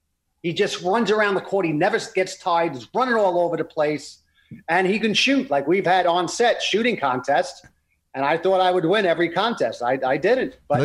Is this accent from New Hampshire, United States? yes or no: no; Brooklyn, New York, United States; All right, we grew up in Brooklyn. Brooklyn basketball is king.